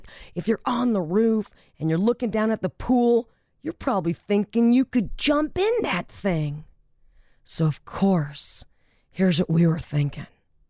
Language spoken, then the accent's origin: English; Granada Hills, California, United States; You see, where I grew up in Granada Hills, California, we had pools, or we had a bunch of friends with pools.